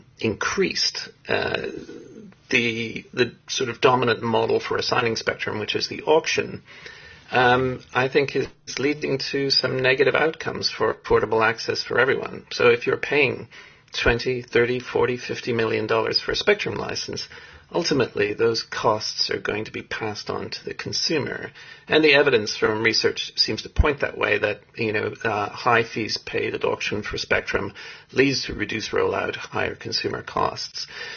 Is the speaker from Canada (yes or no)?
yes; Canada; born there; also born or lived in South Africa; I was born born in Canada, although I spent some of my early childhood in South Africa. South African father.